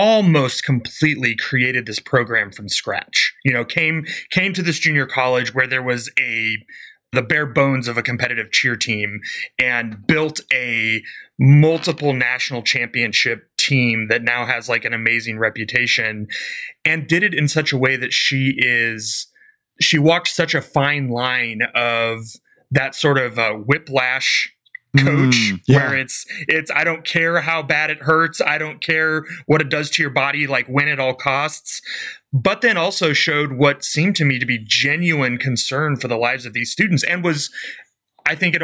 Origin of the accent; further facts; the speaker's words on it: Midwest, United States; I grew up in the Midwest and moved to Texas about 5.5 years ago.